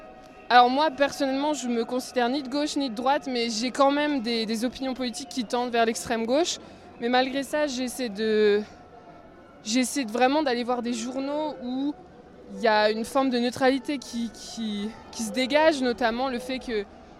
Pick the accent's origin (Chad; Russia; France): France; Dijon, Bourgogne-Franche-Comté; now in Germany; moi en fait j'habite en Allemagne, mais je suis originaire de Dijon et je suis de retour en France pour quelques temps.